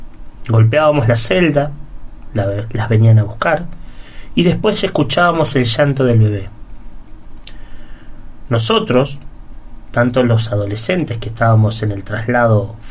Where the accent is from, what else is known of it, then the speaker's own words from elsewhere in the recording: Argentina; nosotros tenemos esa particularidad como argentinos, ¿no?